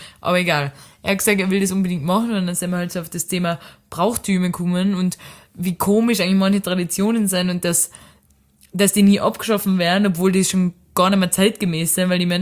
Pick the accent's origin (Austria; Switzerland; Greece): Austria; Mich auch gefragt, wo ich herkomme. Österreich.